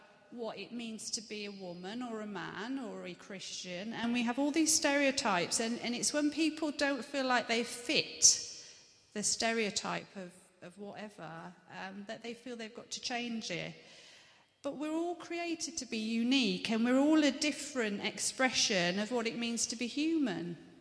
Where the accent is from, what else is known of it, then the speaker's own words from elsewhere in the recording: United Kingdom; So I am white, I am British, I am female, I am 5'6", I am blue-eyed.